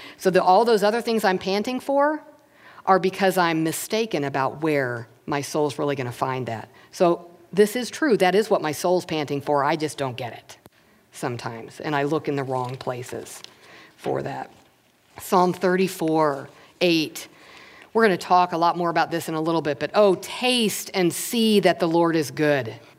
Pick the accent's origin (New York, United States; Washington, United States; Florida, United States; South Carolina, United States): Florida, United States; I'm from Florida. We had a lot of beaches.